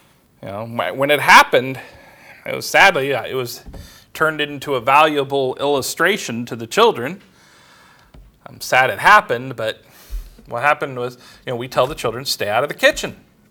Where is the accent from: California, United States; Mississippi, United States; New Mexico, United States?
California, United States; I used to go barefoot all the time when I was growing up in California because it was never really cold.